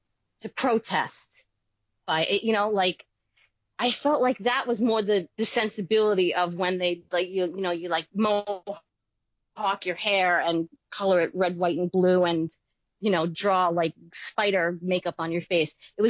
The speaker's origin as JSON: {"language": "English", "region": "New York", "country": "United States", "tie": "born or raised there", "said": "I grew up on Long Island."}